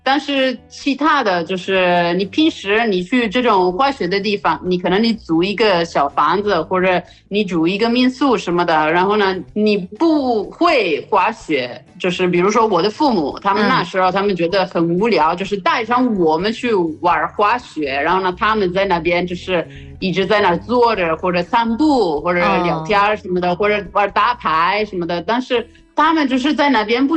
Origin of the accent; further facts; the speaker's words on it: Italy; 我们意大利人的，应该是意大利人的传统吧，就是到冬天的时候去山然后呢度假1个星期